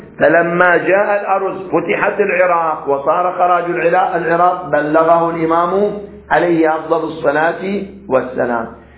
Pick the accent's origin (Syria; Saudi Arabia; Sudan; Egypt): Saudi Arabia; Qatif, Eastern Province; في بلادنا القطيف على سبيل المثال